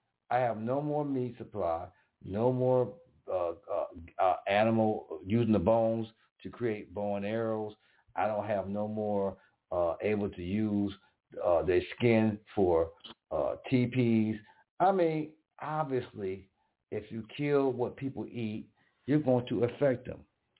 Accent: Buffalo, New York, United States; Let's just deal with the buffalo, because I'm from Buffalo.

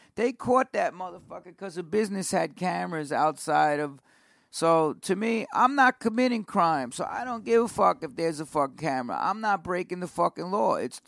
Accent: New York City, New York, United States; I grew up in New York. I know, like, the New York City cops are getting a bad rap because of a few that did whatever.

